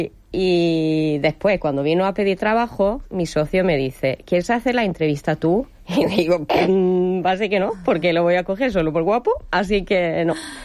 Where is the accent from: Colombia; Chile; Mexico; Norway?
Norway; Spanish is a second language; also born or lived in Málaga; now in Spain; Sí, vi que para una noruega era más fácil aquí conseguir trabajo y todo eso, porque hay muchos, muchos noruegos.